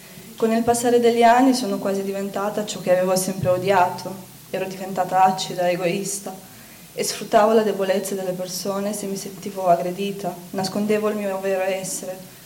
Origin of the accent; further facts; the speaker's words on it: Romania; ho 24 anni, come ha detto prima ci siamo sposati da poco, sono rumena, provengo da una famiglia povera